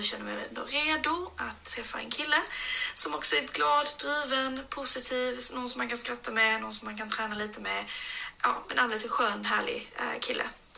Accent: Malmö, Skåne, Sweden; now in Lund, Sweden; Jag är uppvuxen i Malmö, som man kanske kan höra. Men jag är en halvdansk, så jag pratar även danska.

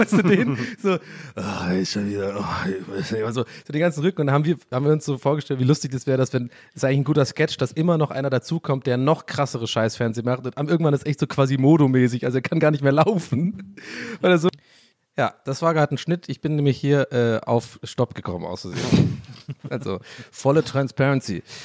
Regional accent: Cologne, North Rhine-Westphalia, Germany; ich bin ja am Friesenplatz geboren. Ich bin aufgewachsen.

